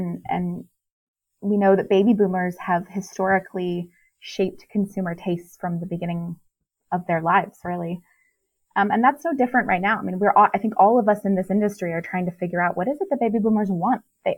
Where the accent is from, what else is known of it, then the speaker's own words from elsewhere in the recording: Arizona, United States; Arizona, my home state, you know, is the birthplace of Sun City